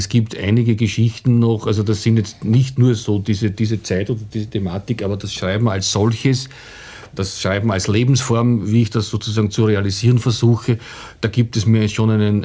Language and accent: German; Langenlois, Lower Austria, Austria; ich habe das auch in Langenlois, das ist meine Heimatgemeinde